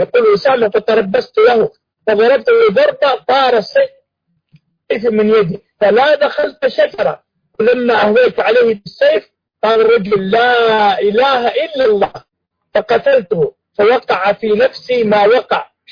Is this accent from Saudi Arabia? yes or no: yes; Saudi Arabia; عندنا في السعودية